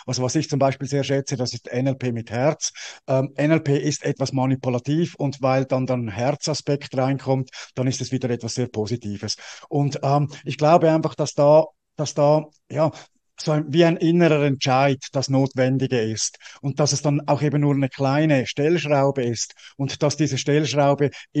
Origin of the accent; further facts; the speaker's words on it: Switzerland; Ich bin ja als Schweizer